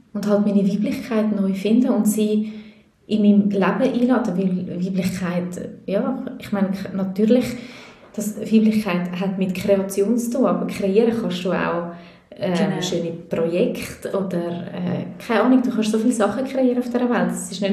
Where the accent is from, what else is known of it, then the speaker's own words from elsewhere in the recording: Switzerland; also born or lived in Peru; ich bin Schweizerin und Peruanerin, also ich komme noch aus Südamerika